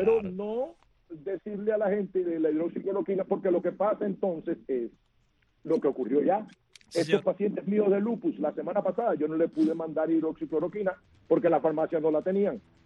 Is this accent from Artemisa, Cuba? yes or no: no; Antilla, Holguín, Cuba; yo soy de Antilla.